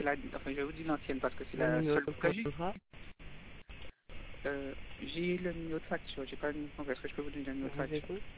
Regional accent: Haiti; je suis une haïtienne d'Amas Laura.

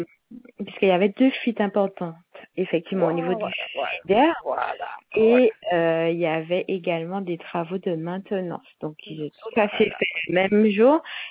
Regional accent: Baie-Mahault, Guadeloupe, France; Non, moi je suis de Bemao.

